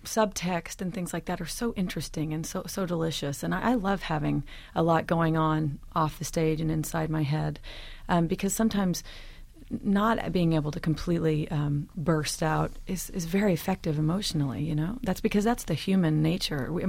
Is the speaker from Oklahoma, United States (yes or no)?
yes; Oklahoma, United States; And, of course, I'm from Oklahoma, so the musical Oklahoma was the first thing I ever saw or heard.